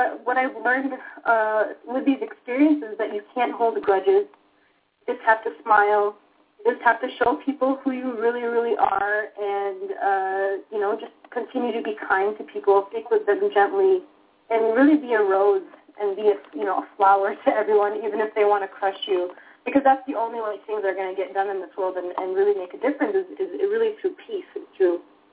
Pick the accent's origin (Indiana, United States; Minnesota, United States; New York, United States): Minnesota, United States; Minneapolis; And, you know, I don't have an accent or anything like that. So I'm just from Minneapolis, Minnesota.